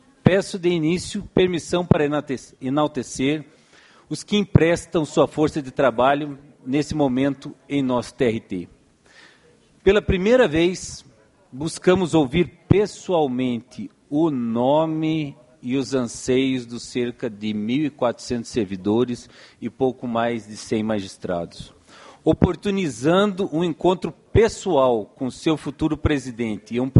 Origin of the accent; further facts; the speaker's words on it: Curitiba, Paraná, Brazil; born there; now in Goiás, Brazil; Aos que não sabem, sou goiano, por acaso nascido no frio de Curitiba, mas há muito mais anos aqui nesta terra